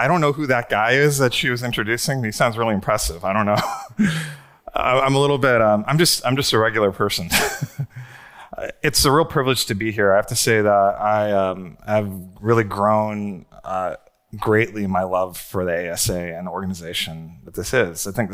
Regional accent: California, United States; I'm a Californian through and through. Well, I mean, my parents are from India. I was born here in Orange County.

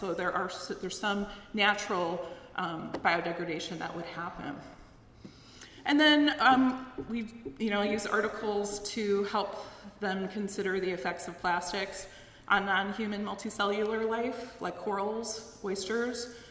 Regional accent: California, United States; I'm from California, so we're legislating a lot of plastic usage.

